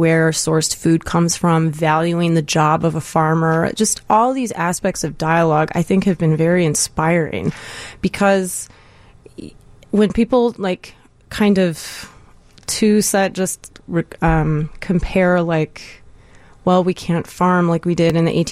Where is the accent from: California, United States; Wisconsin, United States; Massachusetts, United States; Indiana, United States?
Indiana, United States; I'm from Indiana, so I grew up playing basketball, you know.